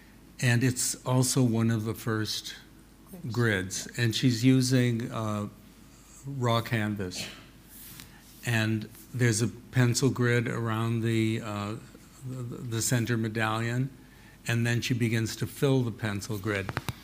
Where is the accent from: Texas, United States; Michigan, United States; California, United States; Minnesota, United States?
Minnesota, United States; I grew up in Minnesota, and I spent summers on a farm and things like that.